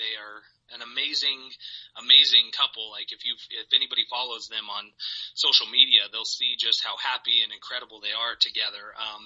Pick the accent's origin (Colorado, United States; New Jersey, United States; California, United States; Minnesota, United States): Colorado, United States; Westminster; I got the venue in my hometown of Westminster, Colorado. So being, I went to Westminster High School when I, you know, went to high school.